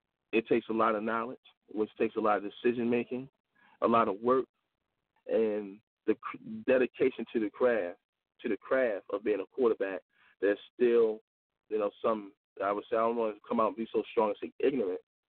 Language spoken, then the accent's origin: English; Baltimore, Maryland, United States; is that I am from Baltimore City.